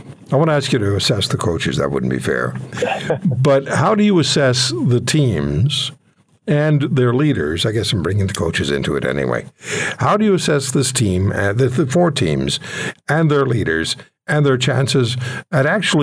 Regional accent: Montreal, Quebec, Canada; I mean, I grew up in Montreal

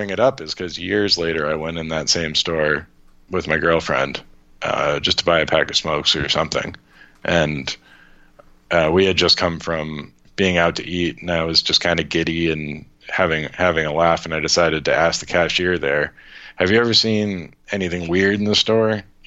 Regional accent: Worcester, Massachusetts, United States; You know, like I'm from Worcester.

